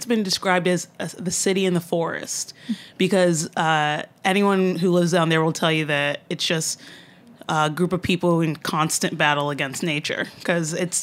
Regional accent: Marietta, Georgia, United States; also born or lived in Kansas / Texas; So I really grew up there in Marietta, which is a mid-sized suburb right out

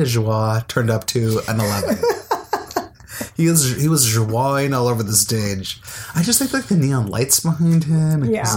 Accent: United States; I mean, as an American, mm-hmm.

